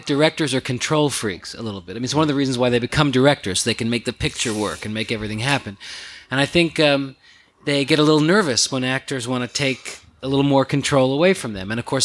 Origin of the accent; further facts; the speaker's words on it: Queens, New York, United States; Well, I grew up in Queens, son of jazz musician parents. Both my parents are jazz musicians.